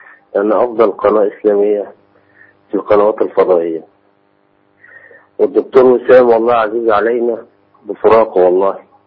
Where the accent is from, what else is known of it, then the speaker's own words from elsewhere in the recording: Egypt; بالنسبه لنا احنا كمصريين هنا في مصر اقل واجب،